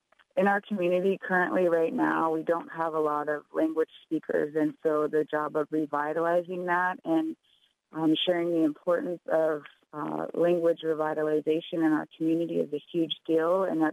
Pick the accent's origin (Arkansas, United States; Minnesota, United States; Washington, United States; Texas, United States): Washington, United States; Tacoma; I'm from the Puyallup Tribe of Indians in Tacoma, Washington.